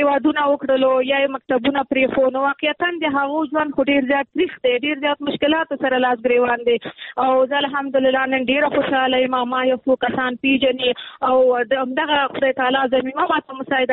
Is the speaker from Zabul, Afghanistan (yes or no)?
no; Nangarhar, Afghanistan; چونکې زه د ننګرهار یم، ما ویلې نور کابل بس دی